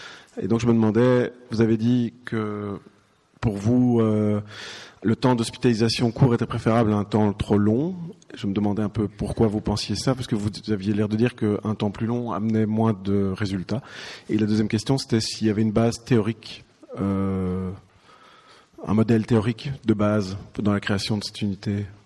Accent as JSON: {"language": "French", "country": "Belgium", "said": "on vient de Belgique"}